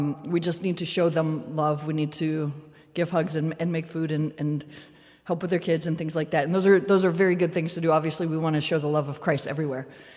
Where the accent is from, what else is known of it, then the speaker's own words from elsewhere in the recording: United States; certainly in America, which is my home country